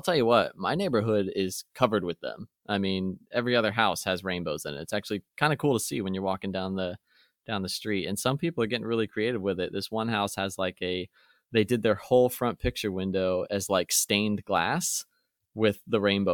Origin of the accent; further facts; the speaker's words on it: Midwest, United States; I grew up in the Midwest, well, you know.